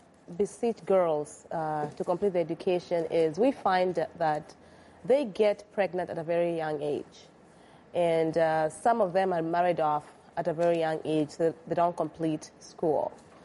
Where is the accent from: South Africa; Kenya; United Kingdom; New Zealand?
Kenya; now in United States; I came from Kenya.